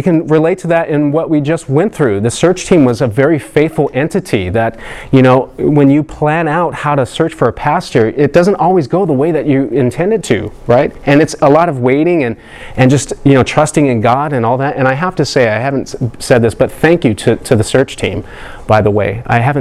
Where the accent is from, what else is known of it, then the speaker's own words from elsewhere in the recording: Nuevo, California, United States; you know, I grew up on acreage in Nuevo. My mom had horse trainer.